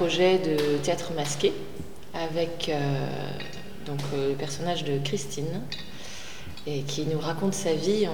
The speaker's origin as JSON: {"language": "French", "region": "Île-de-France", "country": "France", "tie": "born or raised there", "also_born_or_lived": "Grenoble", "said": "Sinon, j'ai grandi en région parisienne."}